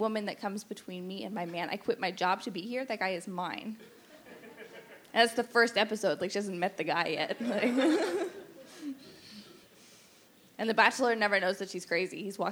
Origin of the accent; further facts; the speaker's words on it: Vancouver, British Columbia, Canada; I'm from Vancouver. I'm visiting my mom, my white mom. my mom's also white.